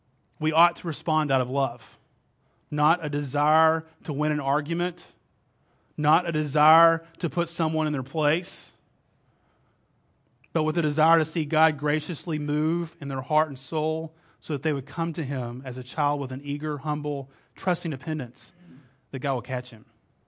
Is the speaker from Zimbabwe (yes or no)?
no; Texas, United States; accent: Texas; I'm not going to give you you get my Texas accent anyway